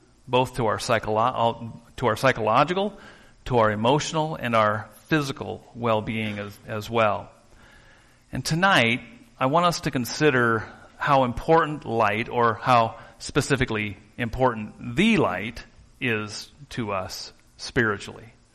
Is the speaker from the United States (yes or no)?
yes; Sitka, Alaska, United States; also born or lived in Western Washington, United States; Living in Alaska, I grew up in Alaska and Sitka, and then in Western Washington